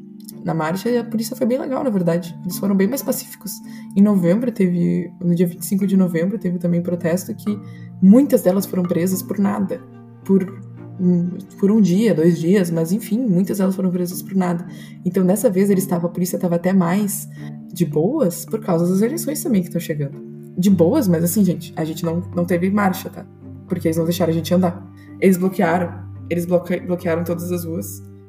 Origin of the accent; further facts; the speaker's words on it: Brazil; E as minhas amigas aqui sempre perguntam isso, assim, quando eu falo que sou brasileira, as feministas aqui perguntam, tá, e a polícia aí, né?